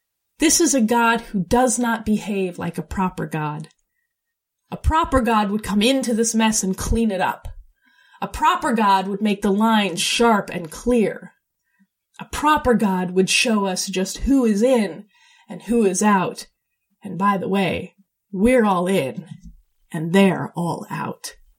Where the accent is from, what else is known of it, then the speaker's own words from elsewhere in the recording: Utah, United States; I grew up devout Mormon in Utah and served a mission to Bulgaria.